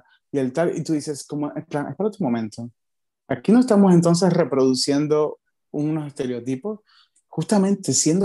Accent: Cuba; yo vengo de Cuba, un país donde la telenovela tiene un lugar muy heavy

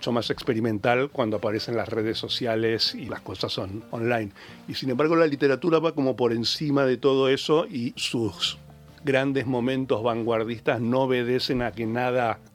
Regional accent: Argentina; nunca quise jugar en la selección, mucho menos ser presidente siendo argentino.

